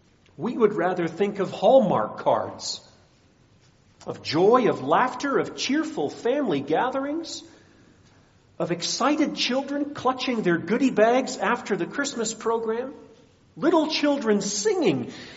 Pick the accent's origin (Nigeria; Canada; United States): Nigeria; I often tell the story of growing up in Nigeria as a child. 50% of children there died before their first birthday.